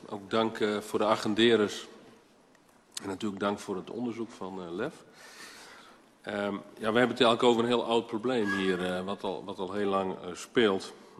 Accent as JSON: {"language": "Dutch", "region": "Friesland", "country": "Netherlands", "tie": "born or raised there", "said": "Het dorp waar ik opgegroeid ben, ergens downtown Friesland."}